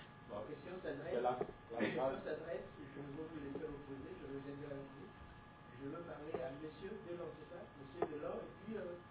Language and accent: French; Republic of the Congo; je suis du Congo Brazzaville, donc voisin à notre Congo.